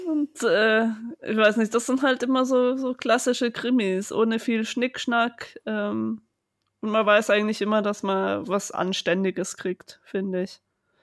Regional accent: Karlsruhe, Baden-Württemberg, Germany; Weil meine Heimatstadt Karlsruhe ist zwar oft Schauplatz, aber soll eigentlich andere Städte darstellen.

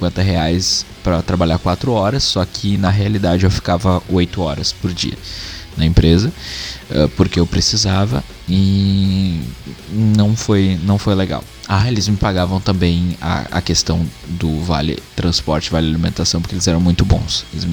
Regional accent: Campo Bom, Rio Grande do Sul, Brazil; a gente é de Campo Bom. Em Campo Bom é uma cidade onde basicamente só tem calçado e tudo mais.

